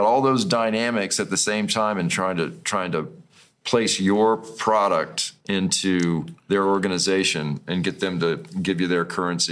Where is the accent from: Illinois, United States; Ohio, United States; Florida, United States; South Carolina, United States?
South Carolina, United States; singer's from Boston, and I was from South Carolina.